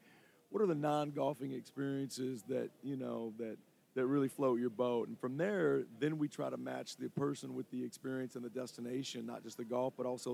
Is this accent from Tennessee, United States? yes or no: yes; Nashville, Tennessee, United States; I grew up in East Nashville, Tennessee, kind of a rough neighborhood.